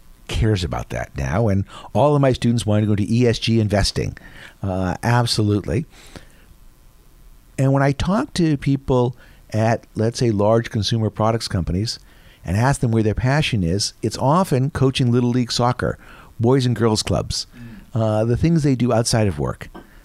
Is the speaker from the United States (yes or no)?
yes; New Haven, Connecticut, United States; So I'm from New Haven, where everything is pizza.